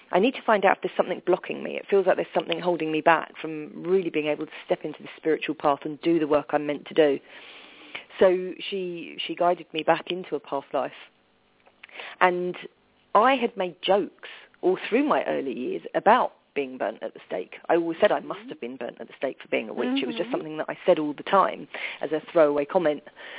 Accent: London, United Kingdom; it wasn't so easy growing up in South London.

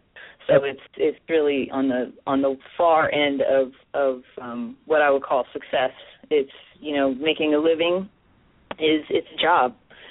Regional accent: New Jersey, United States; And I grew up in New Jersey, like I said.

